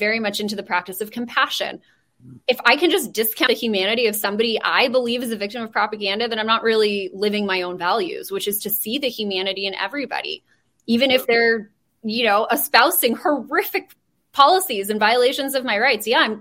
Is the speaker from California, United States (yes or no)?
yes; California, United States; I'm from California. I'm in Los Angeles. My family's here.